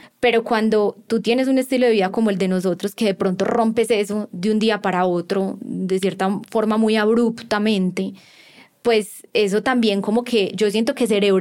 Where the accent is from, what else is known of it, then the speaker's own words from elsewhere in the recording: Colombia; Porque somos colombianos, estamos acá.